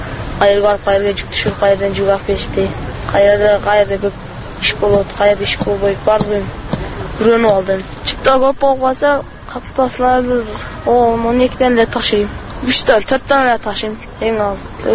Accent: Osh Region, Kyrgyzstan; Алайдан келдим буталга айылдан.

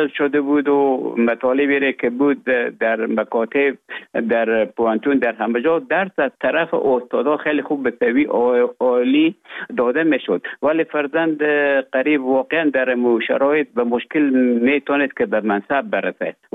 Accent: Herat, Afghanistan; moved away as an adult; also born or lived in Russia; now in Finland; تحصیلات خود در ولایت هرات تا صنف 12 به اتمام رساندم.

